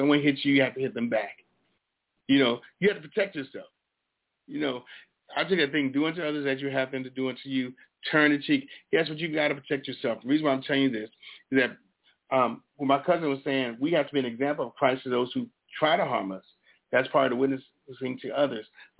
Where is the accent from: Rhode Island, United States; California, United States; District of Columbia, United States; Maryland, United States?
District of Columbia, United States; Washington; I'm not from Chicago, Isaac. I'm from Washington, D.C. Come on, let's get it right.